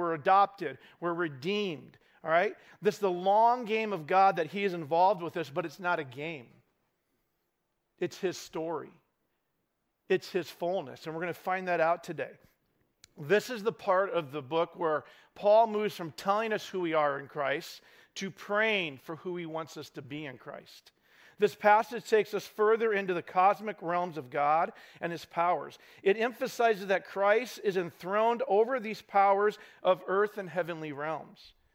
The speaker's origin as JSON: {"language": "English", "region": "Idaho", "country": "United States", "tie": "born or raised there", "also_born_or_lived": "Montana", "said": "it reminds me of growing up in Idaho and living in Montana."}